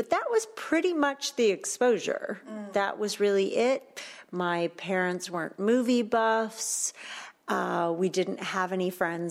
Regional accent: Granada Hills, California, United States; through the Jewish Community Center in the North Valley, where I grew up in Granada Hills

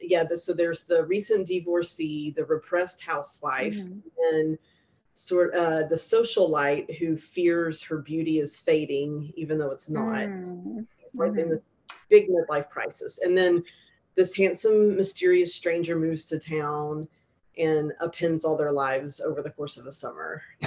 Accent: Texas, United States; So, but growing up in East Texas, where the people are, shall I say, high-spirited, there's a lot of interesting friendships and dynamics, especially among women, and power dynamics.

